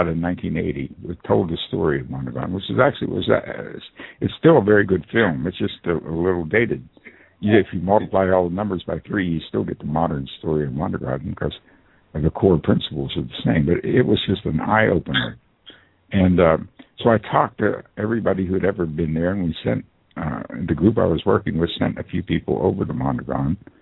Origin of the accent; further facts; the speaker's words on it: Aliquippa, Pennsylvania, United States; now in Aliquippa, United States; My hometown here in Aliquippa, Pennsylvania, was totally devastated. We had the largest steel mill in the world here, and now it's the largest brownfield in the world.